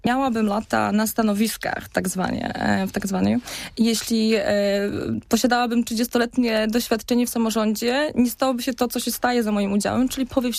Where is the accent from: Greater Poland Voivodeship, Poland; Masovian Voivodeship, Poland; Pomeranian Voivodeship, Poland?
Greater Poland Voivodeship, Poland; Gostyń; also born or lived in Kurzewo; Ja jestem z Gostynia, można powiedzieć. Urodziłam się w Gostyniu, przez 13 lat tam mieszkałam, ale zaraz później przeprowadziliśmy się z rodziną właśnie do podpoznańskiej akurat wioski, można powiedzieć, z Kurzewa.